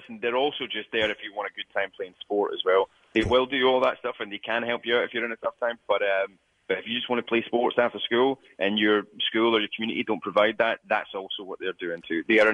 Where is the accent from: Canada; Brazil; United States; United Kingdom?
United Kingdom; Scotland; being Scottish